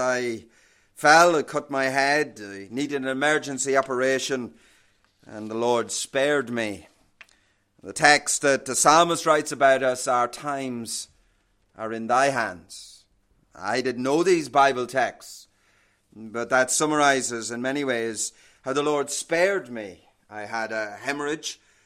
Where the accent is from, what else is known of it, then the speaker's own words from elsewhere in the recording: South, Ireland; I was a young boy growing up in Roman Catholic Ireland. Pastor Jack Seaton is from the north of Ireland. I'm from the south of Ireland, from the Republic of Ireland, and it was very Roman Catholic in my day.